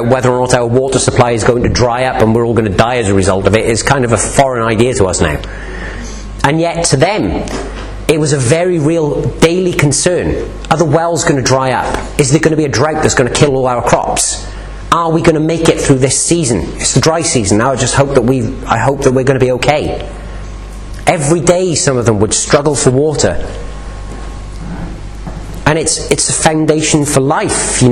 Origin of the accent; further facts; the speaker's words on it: United Kingdom; just kind of ignored because we're all British.